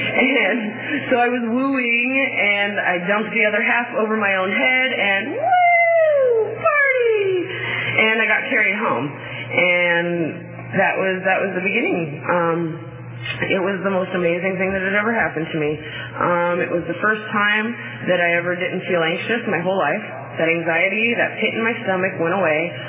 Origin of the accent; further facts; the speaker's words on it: Bakersfield, California, United States; I'm from Bakersfield originally